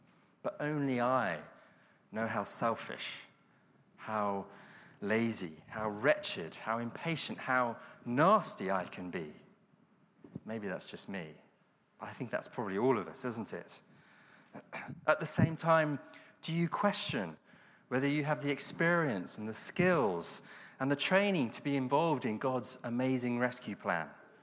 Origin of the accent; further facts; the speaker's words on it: South West England, United Kingdom; I come from Cornwall, so I think I can say that.